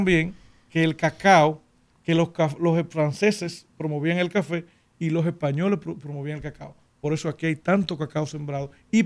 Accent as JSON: {"language": "Spanish", "town": "Sabana de la Mar", "region": "Hato Mayor", "country": "Dominican Republic", "tie": "born or raised there", "said": "aquí hay una compañera que viene de mi pueblo, que en mi pueblo llovía todos los días. Yo no recuerdo, cuando yo era niño, un día que no lloviera en Sabana de la Mar."}